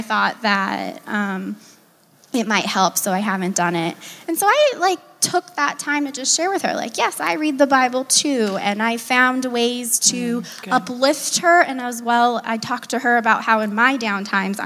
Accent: California, United States; now in Washington, United States; I'm also from California, and I moved across the country.

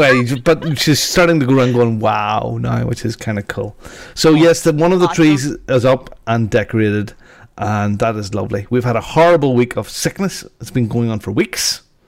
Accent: United Kingdom; So, you got to know them and personalities, and we're British, and we'll get you there eventually

